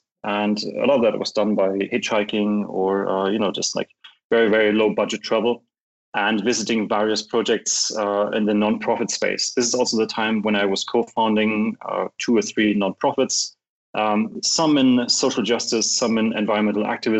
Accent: East Germany, Germany; Also, I grew up in East Germany. There was no access to computers

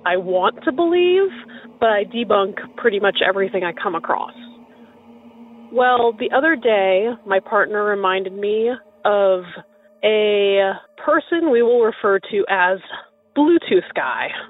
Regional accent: Washington, United States; I'm from Washington State.

